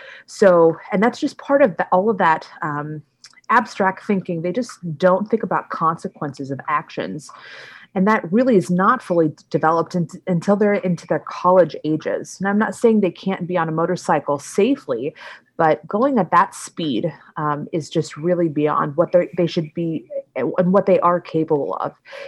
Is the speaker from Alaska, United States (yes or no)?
yes; Alaska, United States; I grew up in Alaska, and we were allowed to start driving with our temps at age 14.